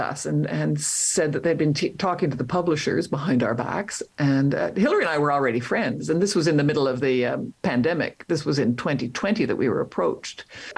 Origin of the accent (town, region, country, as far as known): Winnipeg, Manitoba, Canada; born or raised there; also born or lived in Montreal